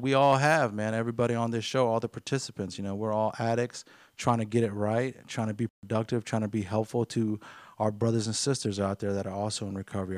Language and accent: English; Pennsylvania, United States; he is actually from, I might as well say my hometown of PA.